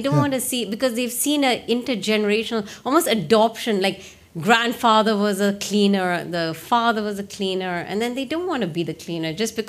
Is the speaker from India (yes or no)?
yes; India; so I come from India and I was born and brought up there.